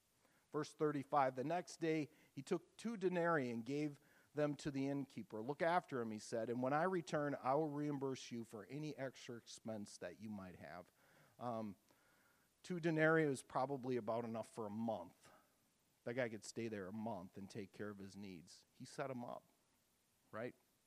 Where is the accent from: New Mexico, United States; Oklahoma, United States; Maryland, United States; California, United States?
Oklahoma, United States; Tulsa; We're from Oklahoma, Tulsa, Oklahoma.